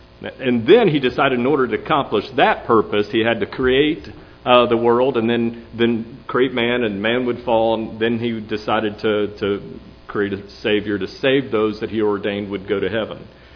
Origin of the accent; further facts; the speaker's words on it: Knoxville, Tennessee, United States; I'm from Knoxville. I live in Knoxville.